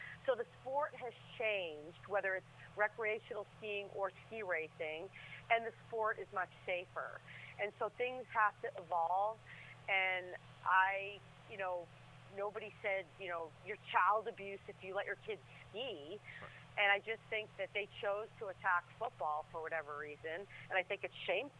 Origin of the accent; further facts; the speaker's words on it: Waterville Valley, New Hampshire, United States; I grew up in Waterville Valley, New Hampshire, and then I went to a boarding school.